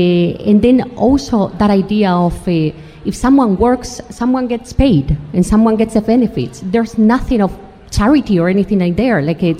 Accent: Spain; No, like for example, I'm from Spain.

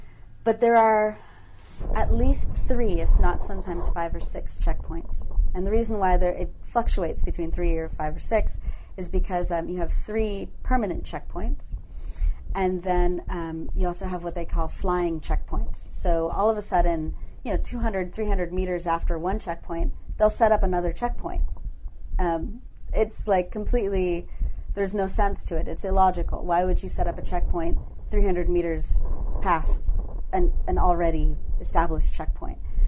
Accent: Berkeley, California, United States; You know, growing up in Berkeley, like, I love being able to choose between 15 different kinds of restaurants from all over the world

